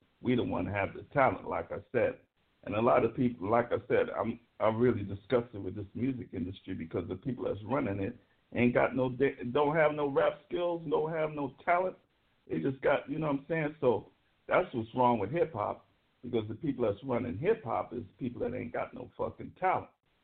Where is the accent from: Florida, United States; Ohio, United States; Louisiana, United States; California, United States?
California, United States; San Francisco; from San Francisco, like I said.